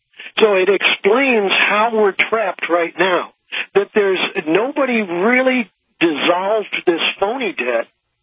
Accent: Missouri, United States; And I came from Missouri.

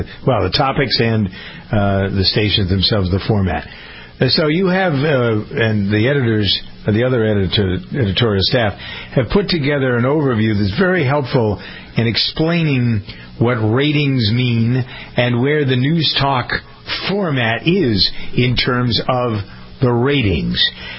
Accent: Framingham, Massachusetts, United States; Schiff came to my hometown. He grew up in Framingham.

